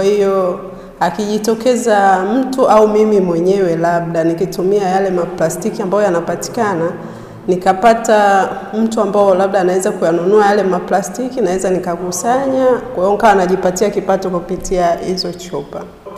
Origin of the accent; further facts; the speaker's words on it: Ushongo, Tanga Region, Tanzania; natokea kata ya Mwela kijiji cha Ushongo.